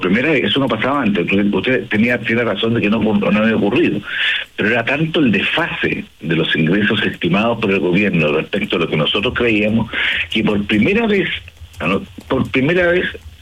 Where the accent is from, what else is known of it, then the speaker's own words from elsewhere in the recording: Chile; porque a todos nos conviene como chilenos tener menos deuda